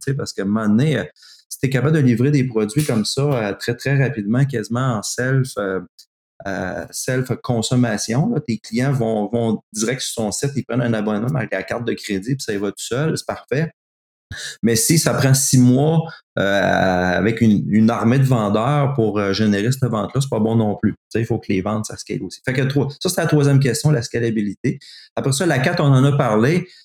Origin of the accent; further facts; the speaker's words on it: Quebec City, Quebec, Canada; Puis, même si j'étais de Québec, un tout petit marché